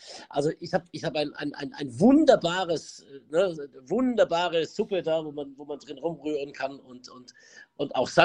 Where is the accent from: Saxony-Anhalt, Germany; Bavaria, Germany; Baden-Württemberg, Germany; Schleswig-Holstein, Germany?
Baden-Württemberg, Germany; Mühlacker; also born or lived in Pforzheim; Ich bin in Pforzheim geboren, dann bin ich in einem Kaff, 9 Kilometer von Pforzheim entfernt, aufgewachsen. In diesem Kaff, das hieß Mühlacker-Enzberg, gibt es einen Grenzstein, der sozusagen Baden und Württemberg trennt.